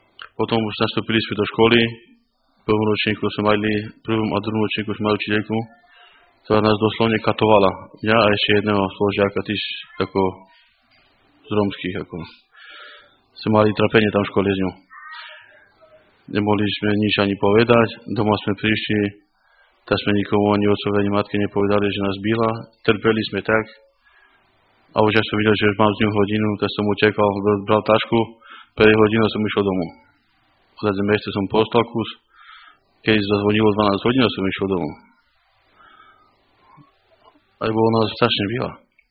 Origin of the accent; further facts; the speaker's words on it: Giraltovce, Prešov Region, Slovakia; mám 35 rokov. Som z Giratovec. A chodil som tu do školy, tu som vyrástol.